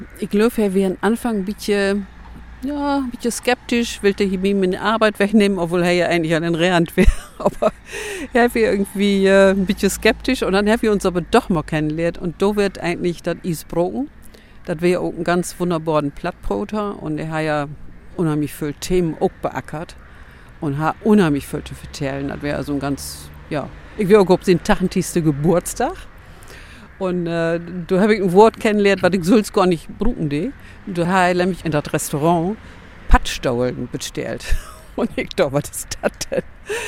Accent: Lower Saxony, Germany; In Göttingen, da wird ja ganz anders Brot als bei uns in Ostfriesland

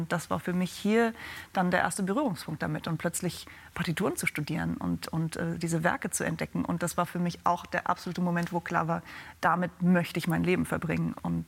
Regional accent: Hildesheim, Lower Saxony, Germany; Ich bin in Hildesheim geboren und auch aufgewachsen und da zur Schule gegangen, hatte meine ganz normale Kindheit

